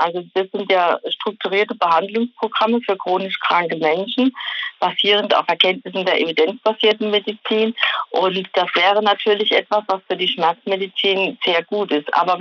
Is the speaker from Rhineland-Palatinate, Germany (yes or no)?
yes; Rhineland-Palatinate, Germany; ich komme ja aus Rheinland-Pfalz, wir sind ein Flächenland und ich habe die Praxis an der französischen Grenze.